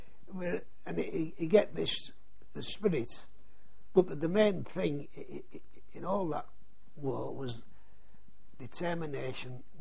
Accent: England, United Kingdom; Well, again, we're English, you see.

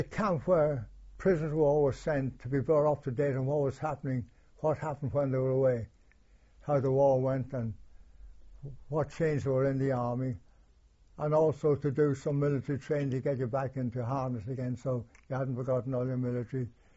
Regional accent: Smethwick, West Midlands, United Kingdom; Back in my hometown, I went to see my mum and dad and my brothers and sisters at Smethwick, yes.

